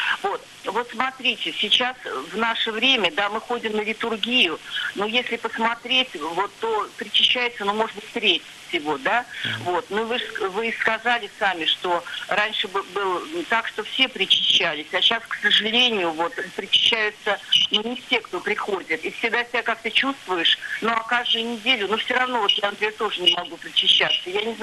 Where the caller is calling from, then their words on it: Samara, Samara Oblast, Russia; я звоню из Самары